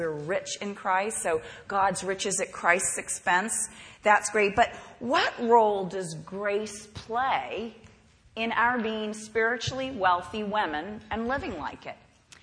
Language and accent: English; Bahamas; You don't understand, but I grew up on this in the Bahamas. Of course, it was never stiff. In the Bahamas, it was so hot, it was always, my chocolate bars were always curved.